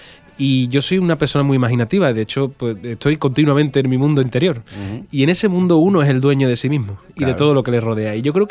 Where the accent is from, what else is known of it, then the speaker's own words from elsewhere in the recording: Rota, Andalusia, Spain; escribí una novela ambientada en mi pueblo, en Rota